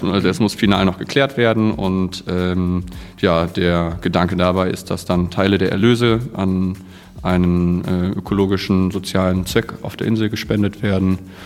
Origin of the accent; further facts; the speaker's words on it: Hesse, Germany; Genau, also ursprünglich komme ich aus Nordhessen